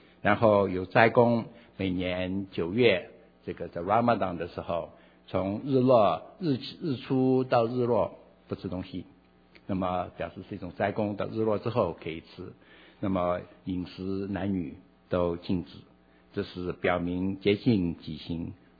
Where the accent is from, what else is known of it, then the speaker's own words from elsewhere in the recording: China; now in United States; 我是中国人，很多中国人，可是当时在美国很少